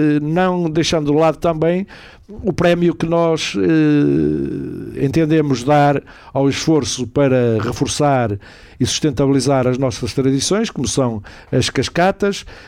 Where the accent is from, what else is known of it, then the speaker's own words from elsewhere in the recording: Braga, Norte, Portugal; como bom bracarense e bom minhoto